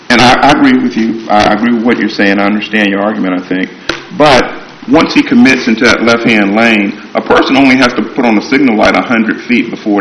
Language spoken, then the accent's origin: English; Virginia, United States; I'm from Southampton County. I mean, I know what these roads look like.